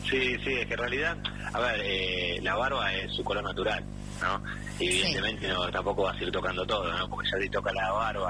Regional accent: Argentina; now in Barcelona, Spain; soy argentino y vivo en Barcelona hace 13 años.

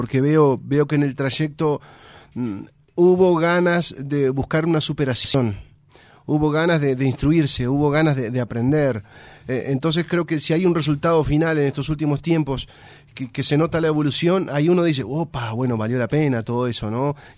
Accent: Rivera, Uruguay; also born or lived in Tacuarembó; Oriundo de Tacuarembó y viví casi toda mi vida en Rivera, tengo un sentimiento de pertenencia hacia el norte, no solamente a mi ciudad natal, Tacuarembó, o a mi madre adoptiva, afectivamente hablando, como es Rivera. O sea, me siento norteño.

